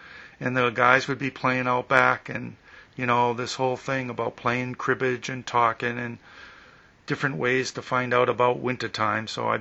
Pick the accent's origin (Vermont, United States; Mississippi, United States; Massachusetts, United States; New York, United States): Massachusetts, United States; I grew up on the Cape in southern New England on a farm